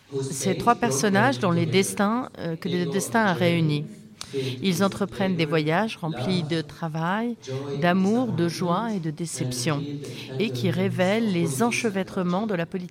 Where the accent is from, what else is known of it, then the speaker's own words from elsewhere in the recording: Berlin, Germany; Donc, nous sommes de Berlin, nous sommes arrivés de Berlin, nous sommes très très heureux de ne pas être en Allemagne actuellement.